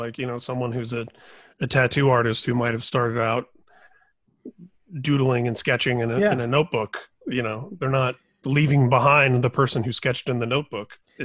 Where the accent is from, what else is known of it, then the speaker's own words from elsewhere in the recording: Indiana, United States; for me as a Irish Catholic kid who grew up in Indiana